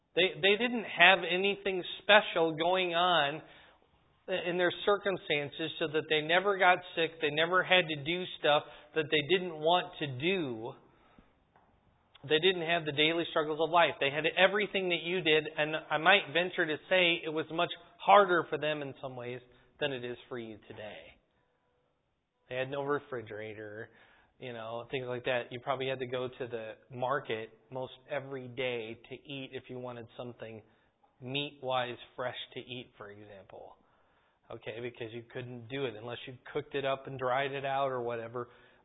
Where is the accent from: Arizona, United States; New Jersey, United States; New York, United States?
Arizona, United States; Fort Huachuca; born there; do you know where I was born? Fort Huachuca, Arizona. Yeah, I was born in Arizona.